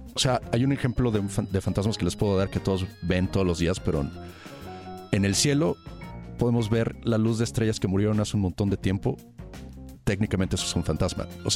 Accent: Mexico City, Mexico; Sí, yo creciendo en la Ciudad de México, yo iba en una escuela católica

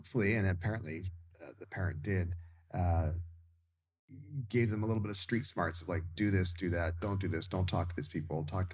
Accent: United States; I'm an American. And it just sounds very Trumpy to me

